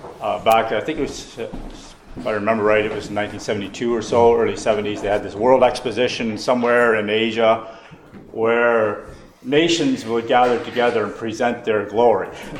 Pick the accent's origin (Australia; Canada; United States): Canada; Our glory is really, as a Canadian, is not really that much.